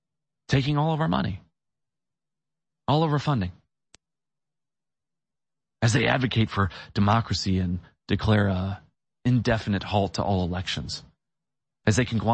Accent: United States; And I'm wondering, as an American, why is it that heads are not rolling?

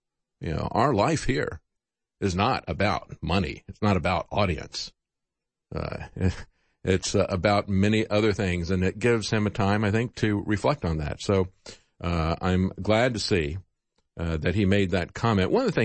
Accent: Virginia, United States; I'm not a Kentucky resident. I'm from Virginia.

